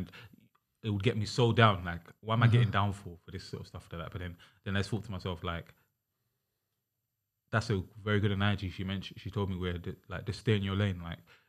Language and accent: English; Uganda; I struggled for the longest time with people sort of accepting that I'm Ugandan, because they hear my accent, they say, oh, you're not Ugandan.